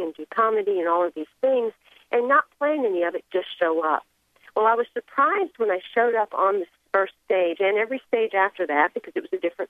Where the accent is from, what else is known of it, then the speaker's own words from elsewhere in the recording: South Carolina, United States; When I was a young girl, I grew up in South Carolina, in a very tiny town that had never seen Indian people before, so we were kind of a strange phenomenon.